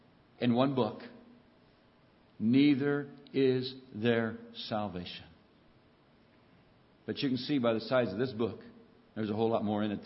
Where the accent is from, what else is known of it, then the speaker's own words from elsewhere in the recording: United States; I don't know what day it is for you here in Canada, but I'm from the United States.